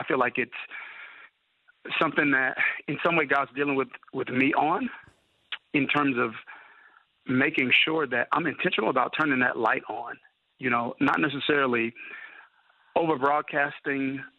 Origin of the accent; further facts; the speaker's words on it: Kilmichael, Mississippi, United States; I'm from Kilmichael, Mississippi. So that's a small town in Mississippi. I'm sure most people haven't heard of it.